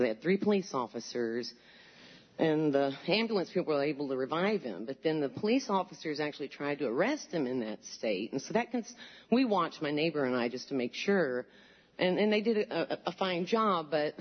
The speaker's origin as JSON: {"language": "English", "town": "Columbia", "region": "Missouri", "country": "United States", "said": "since I come from Columbia, Missouri, it's sort of close to my heart."}